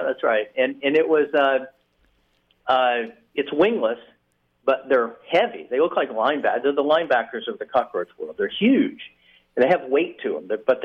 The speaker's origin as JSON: {"language": "English", "region": "Florida", "country": "United States", "tie": "born or raised there", "said": "I grew up in South Florida, and we used to see it come to the porch light at nighttime."}